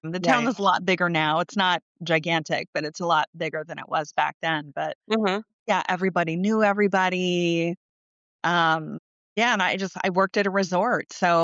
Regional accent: Pittsburgh, Pennsylvania, United States; I got exposure to hiking and being outdoors, and I totally was not into that when I grew up in Pittsburgh.

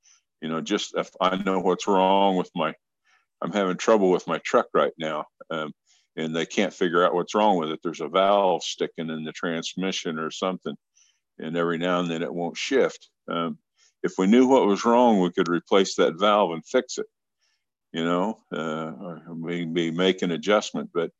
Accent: Kansas, United States; born there; I was pretty young when I was born. I was born in Kansas back in the early 50s. I'm an old man.

